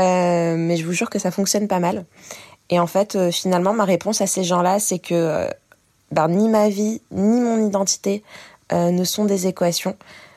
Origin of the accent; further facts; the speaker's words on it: Casablanca, Casablanca-Settat, Morocco; also born or lived in Paris, France; je suis amazigh jusqu'à la moelle. Je suis marocaine, je suis musulmane, je suis française, je suis parisienne, je suis casablancaise.